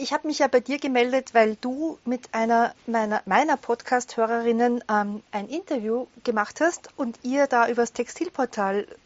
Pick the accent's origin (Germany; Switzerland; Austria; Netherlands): Austria; Salzburg; moved away as an adult; also born or lived in Vienna; now in Graz, Austria; Wie ihr hört, komme ich aus Österreich. Bin aufgewachsen im Land Salzburg, habe dann nach der Matura fast 20 Jahre in Wien gelebt und bin jetzt seit 15 Jahren in Graz im Süden von Österreich